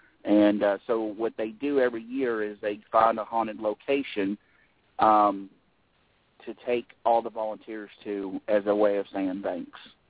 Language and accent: English; Lexington, Kentucky, United States; You know, here in Lexington, Kentucky, you know, my hometown, and they come down every year to Scarefest to promote the prison.